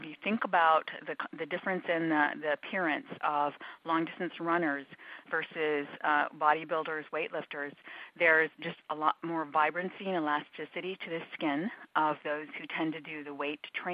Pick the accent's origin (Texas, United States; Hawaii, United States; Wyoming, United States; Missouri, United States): Hawaii, United States; I grew up in Hawaii, and I did a lot of body surfing and was just always outside, walking, running, jogging for fun.